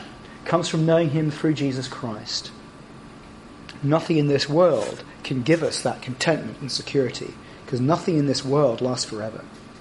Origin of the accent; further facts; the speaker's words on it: Scotland, United Kingdom; moved away; I'd wanted to live back in Scotland. I came from Scotland originally, I should say that. I wanted to go back to Scotland for years and years. 2003, I made my first attempt to possibly move back there.